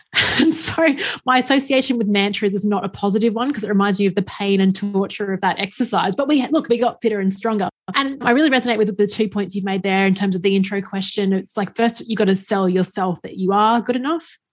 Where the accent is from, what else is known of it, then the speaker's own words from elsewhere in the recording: Australia; being an Australian facilitator, you facilitated for an Australian group, it's pretty easy to get people to start talking.